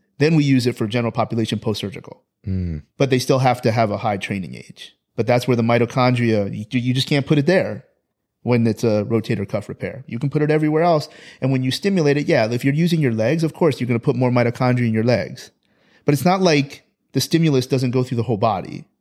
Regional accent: Toronto, Ontario, Canada; I'm from Toronto. That Toronto is track town USA, not Eugene, Oregon.

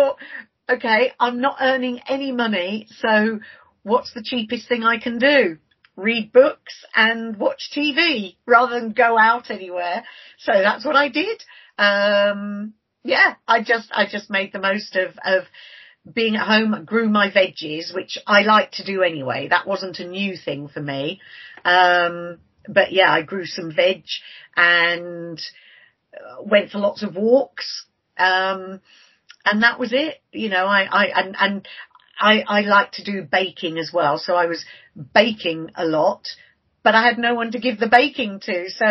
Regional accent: High Wycombe, South East England, United Kingdom; And our final show was in my hometown where I live, of High Wycombe, on the 15th of March last year.

